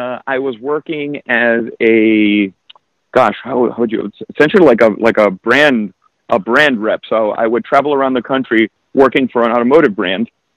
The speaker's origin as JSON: {"language": "English", "region": "Florida", "country": "United States", "said": "Even though I'm originally from Florida, she's from the South"}